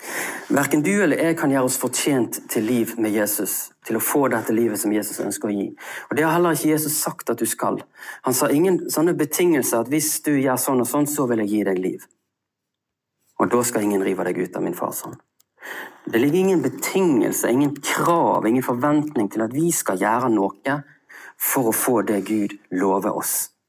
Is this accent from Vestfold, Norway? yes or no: no; Vestland, Norway; Og jeg er jo en stril